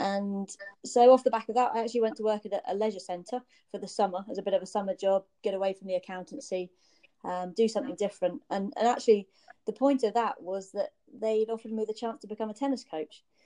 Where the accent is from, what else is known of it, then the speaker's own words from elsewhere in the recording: Jersey; I was born in Jersey and I grew up here